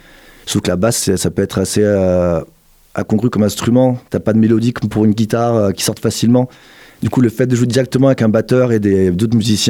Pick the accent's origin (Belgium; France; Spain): France; Corsica; moved away as an adult; also born or lived in Pau; now in Montpellier, France; j'arrivais de Corse. Alors, je suis né à Pau, parce que mon père était militaire de carrière. Du coup, il a beaucoup bougé avec ma maman. Et j'ai grandi en Corse, du coup, de mes 7 ans à mes 19 ans. Et du coup, je suis à Montpellier, en gros, on dirait depuis 20 ans.